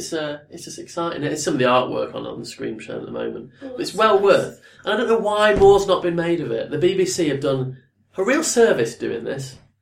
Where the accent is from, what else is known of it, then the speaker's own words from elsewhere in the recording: South Africa; It's like, where do you live? Oh, I'm from South Africa.